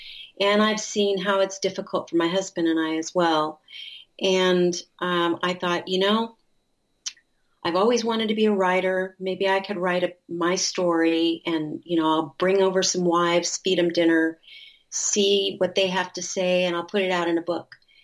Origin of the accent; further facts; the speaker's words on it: Chico, California, United States; I grew up in Chico, which is Northern California. So it was a small town at the time. It's a lot bigger now, but we headed down to LA for our first 5 years.